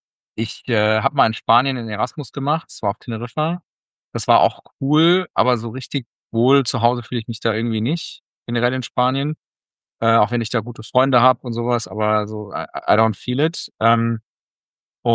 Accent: Saarland, Germany; Ich mochte das Saarland als Kind. Ich fand es sehr toll, da aufzuwachsen. Viel Natur, sehr deutsch-französisch. Hab auch Französisch quasi muttersprachlich sozusagen.

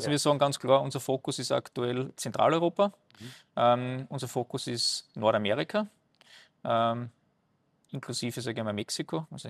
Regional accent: Austria; als Österreicher

